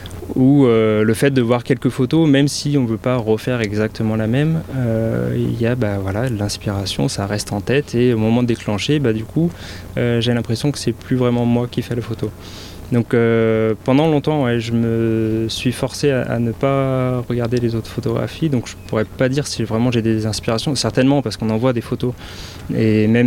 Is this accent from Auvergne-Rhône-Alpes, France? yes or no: yes; Auvergne-Rhône-Alpes, France; sinon je suis originaire du Rhône